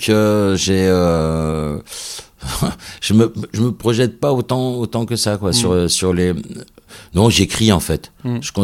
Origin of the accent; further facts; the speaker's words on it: Nouvelle-Aquitaine, France; nous on a grandi au Pays Basque, on a des attaches basques assez prononcées du côté de Saint-Jean-Pied-de-Port, de Garassi, et aussi j'ai la famille dans les Landes